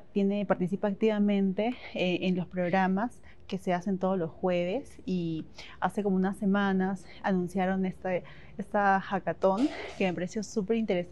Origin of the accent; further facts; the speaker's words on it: Lima, Peru; vengo de Lima, Perú.